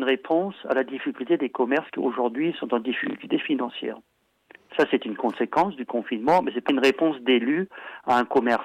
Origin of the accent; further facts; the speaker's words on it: France; je sais bien qu'on est français, moi aussi d'ailleurs